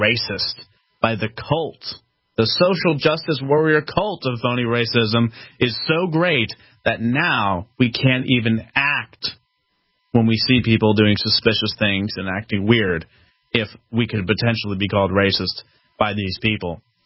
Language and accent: English; Northeast, United States; Number one, I'm from the Northeast, and I'm around 99% of the people that are the most liberal people in the world.